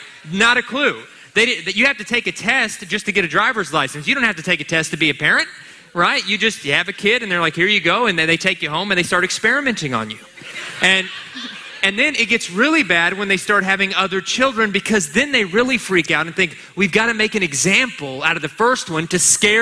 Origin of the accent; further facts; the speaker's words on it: Kentucky, United States; We grew up in Kentucky, so we're all wearing Kentucky